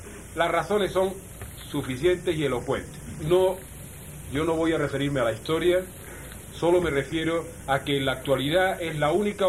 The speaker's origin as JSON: {"language": "Spanish", "region": "Andalusia", "country": "Spain", "said": "Porque yo soy andaluz y muchas veces lo digo"}